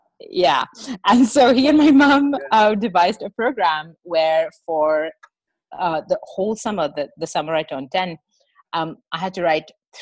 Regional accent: Mumbai, Maharashtra, India; Basically, I grew up in Mumbai, and there we follow the British schooling system.

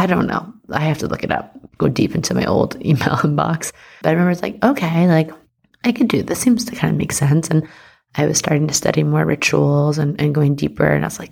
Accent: New York, United States; And I grew up in Long Island in Manhattan.

